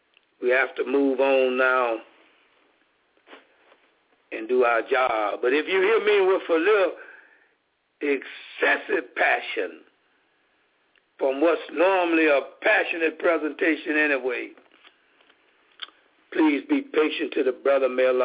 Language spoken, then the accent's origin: English; Southern United States, United States; I grew up in Jim Crow South from 1948 to roughly 1966